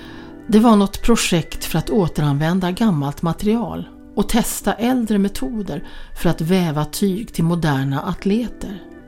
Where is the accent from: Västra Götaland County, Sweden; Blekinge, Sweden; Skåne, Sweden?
Västra Götaland County, Sweden; Borås; Borås, textilstaden, knallebygden, postorderns vagga. Det finns många påståenden om min hemstad och de flesta stämmer.